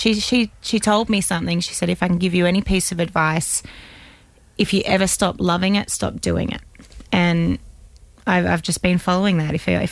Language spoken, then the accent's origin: English; South Australia, Australia; I used to travel around to all the country music clubs in my home state of South Australia